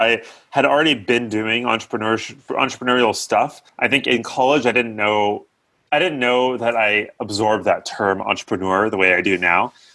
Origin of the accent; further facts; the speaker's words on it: California, United States; So I grew up in the Bay Area. So my life always keeps pulling me back here, the San Francisco Bay Area.